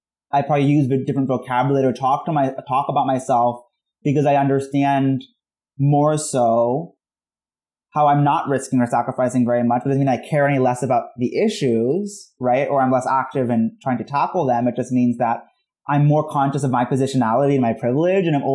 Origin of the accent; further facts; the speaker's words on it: United States; I'm American Muslim, I'm a political progressive, I'm a person of color